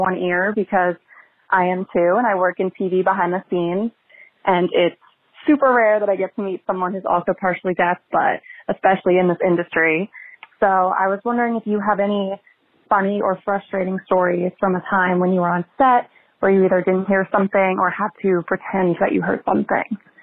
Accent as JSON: {"language": "English", "town": "Chicago", "region": "Illinois", "country": "United States", "said": "I'm 25 from Chicago."}